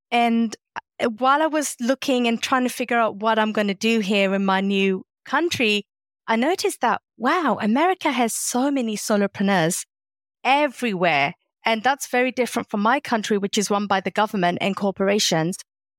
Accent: London, United Kingdom; now in Massachusetts, United States; Hearing about my accent, I'm not American. I'm originally from London in the UK. And back before I moved to Massachusetts, which is where I am now, I used to be a diplomat consultant.

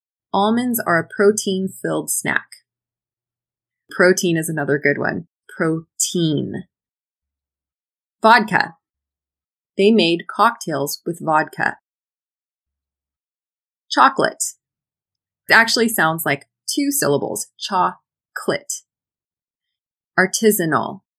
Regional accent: United States; As an American, I use a glottal stop in mountain.

